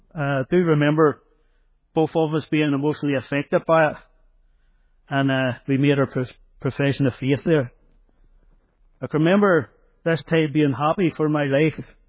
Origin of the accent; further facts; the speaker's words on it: Larne, Northern Ireland, United Kingdom; born there; I was born in 1973 in the Boyle Hospital in Lorne.